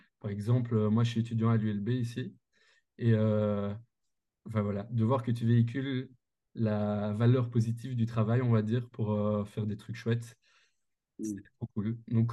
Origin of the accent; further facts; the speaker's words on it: Brussels, Brussels-Capital Region, Belgium; c'est plutôt un petit feedback de terrain, comme je viens de Bruxelles aussi.